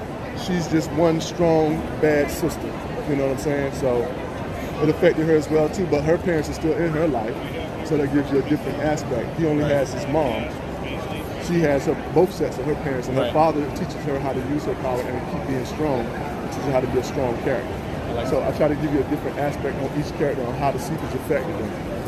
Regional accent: Fort Myers, Florida, United States; I am local. I'm right here. I'm from South Florida. I'm from Fort Myers. All my stuff comes straight out of Fort Myers.

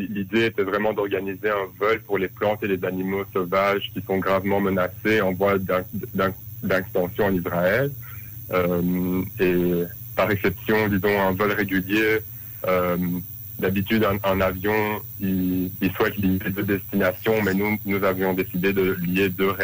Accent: Belgium; En tant que Belge, je suis coincé

